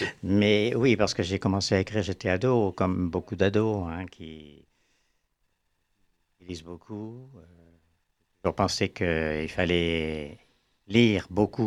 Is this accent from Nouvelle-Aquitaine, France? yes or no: yes; Poitiers, Nouvelle-Aquitaine, France; J'allais dans l'atelier d'écriture à Poitiers, parce que je suis de Poitiers